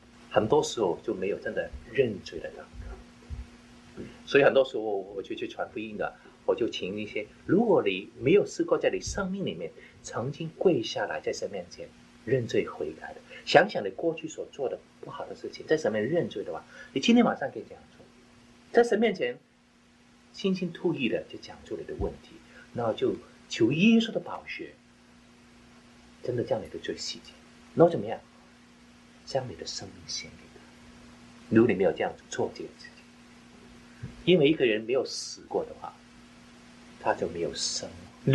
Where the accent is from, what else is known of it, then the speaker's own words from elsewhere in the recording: China; 你知道我们中国人很多人蒙恩的